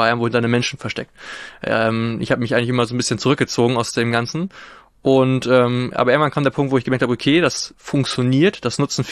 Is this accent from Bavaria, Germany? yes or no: no; Tornesch, Schleswig-Holstein, Germany; Ich bin ursprünglich in Tornisch aufgewachsen, das ist beim Kreis Pinneberg.